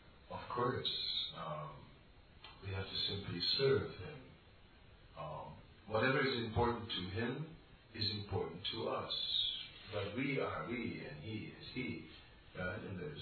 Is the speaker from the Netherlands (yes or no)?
yes; Netherlands; I'm from Holland, right?